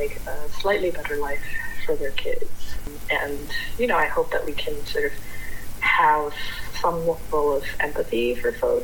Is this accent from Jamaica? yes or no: no; Malaysia; moved away as an adult; now in San Francisco, United States; I come from Malaysia, which is also a very diverse country, and so when I came to the States, I actually first came for college, and I happened to have gone to the Midwest